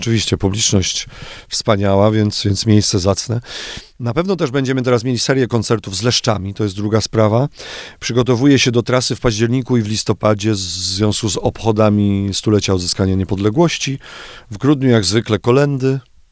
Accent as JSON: {"language": "Polish", "region": "Pomeranian Voivodeship", "country": "Poland", "said": "Może my, Kaszubi, na tych ziemiach czwartej klasy musimy jakoś sobie radzić."}